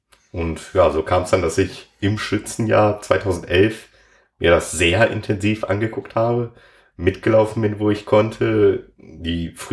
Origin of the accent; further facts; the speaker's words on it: Düsseldorf, North Rhine-Westphalia, Germany; Hauptsache Düsseldorf, ja, als gebürtiger Düsseldorfer lässt sich das natürlich nicht leugnen